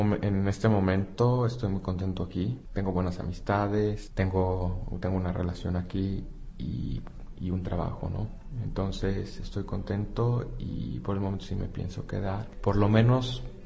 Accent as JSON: {"language": "Spanish", "region": "Mexico City", "country": "Mexico", "lives_now": "Prague, Czechia", "said": "Para mí, que vengo de la Ciudad de México, bueno, sigue siendo una ciudad segura, pequeña"}